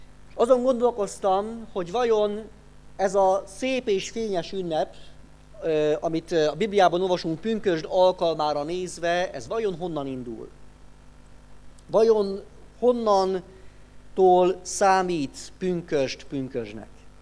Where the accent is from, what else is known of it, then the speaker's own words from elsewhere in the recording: Great Hungarian Plain, Hungary; Én alföldi gyerek vagyok